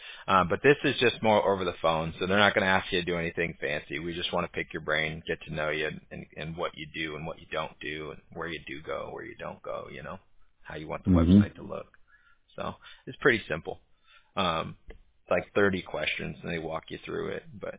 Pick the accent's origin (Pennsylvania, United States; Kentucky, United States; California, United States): California, United States; I grew up in Orange County, and I used to drive down to San Diego about an hour to Qualcomm just to see those games.